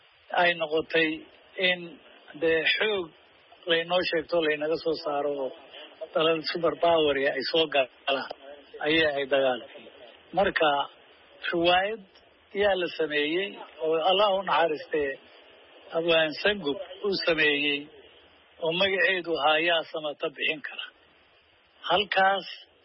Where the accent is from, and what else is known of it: Somali Region, Ethiopia; born or raised there